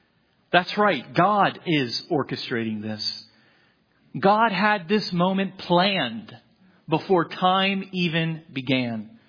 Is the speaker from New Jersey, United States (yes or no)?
yes; Brick Township, New Jersey, United States; also born or lived in Newark; But that's where I was born, Newark, New Jersey. And that I would be, as an 8-year-old child, living at 974 Linden Avenue, Brick Township, New Jersey.